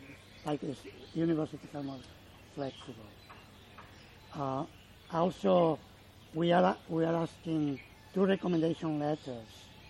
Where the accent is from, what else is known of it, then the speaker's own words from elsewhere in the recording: Spain; English is a second language; moved away as an adult; I'm from Spain, so I'm not from there, actually. So I can't say I'm detached from the place. I could say I was born in Spain. I moved there only because the college started there.